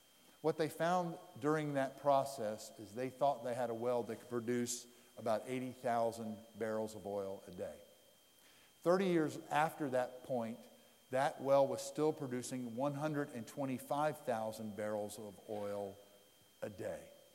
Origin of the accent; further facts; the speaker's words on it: Pennsylvania, United States; Okay, I grew up in Pennsylvania. First sports I did was wrestling and hockey.